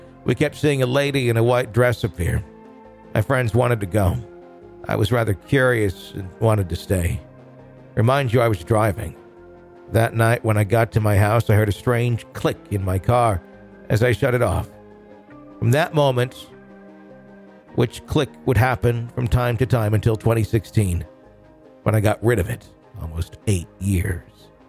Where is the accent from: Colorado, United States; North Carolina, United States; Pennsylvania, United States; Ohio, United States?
Colorado, United States; Wheat Ridge; this occurrence in the house I grew up in Wheat Ridge, Colorado.